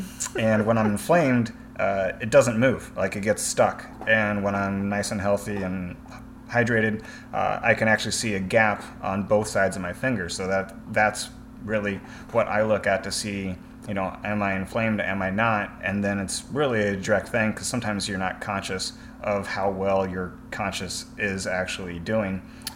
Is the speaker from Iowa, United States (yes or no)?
yes; Iowa, United States; which I grew up in Iowa.